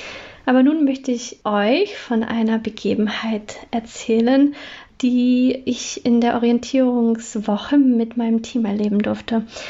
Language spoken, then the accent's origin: German; North Rhine-Westphalia, Germany; ich komme aus dem Ruhrgebiet und habe mich nach dem Masterstudium entschlossen